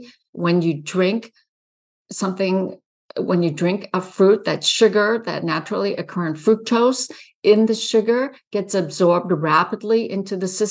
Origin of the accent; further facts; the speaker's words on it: Hong Kong; When I was growing up in Hong Kong, my brother and I were born there.